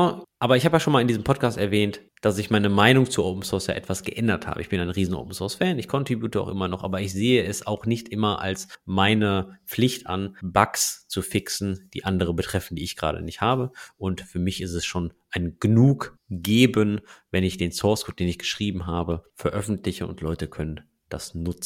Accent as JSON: {"language": "German", "region": "North Rhine-Westphalia", "country": "Germany", "said": "Ich komm aus Nordrhein-Westfalen."}